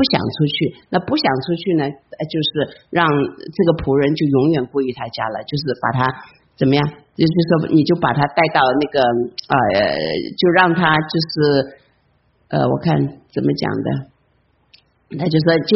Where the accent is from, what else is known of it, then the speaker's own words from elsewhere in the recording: China; moved away; 其实我们中国人不容易，那特别我知道我们都是从大陆都是从中国哈、啊、过来，不管台湾哪里